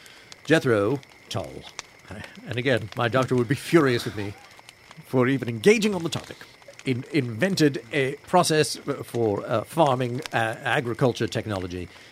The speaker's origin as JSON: {"language": "English", "region": "London", "country": "United Kingdom", "said": "No, I'm not from Chicago. I'm just outside London."}